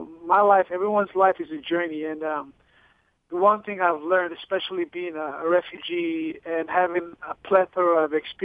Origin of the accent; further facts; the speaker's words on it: Nigeria; born there; I'm actually from, I was born in Nigeria, in West Africa.